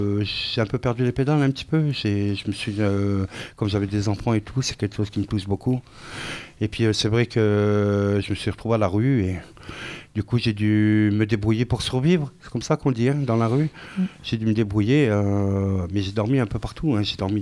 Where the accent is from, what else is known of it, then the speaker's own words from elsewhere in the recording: Marseille, Provence-Alpes-Côte d'Azur, France; J'ai grandi dans les quartiers nord de Marseille. Et je suis né là-bas, j'ai vécu toute ma vie pratiquement. Ouais. Donc je connais Marseille comme ma poche.